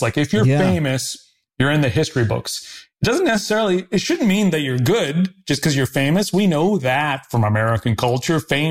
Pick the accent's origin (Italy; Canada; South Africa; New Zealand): Canada; now in Los Angeles, United States; I'm in Los Angeles and I'm from Canada.